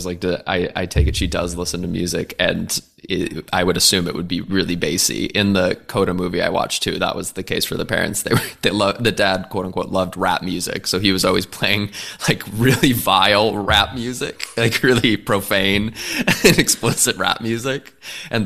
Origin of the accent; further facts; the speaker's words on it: United States; Just kidding. I love being American.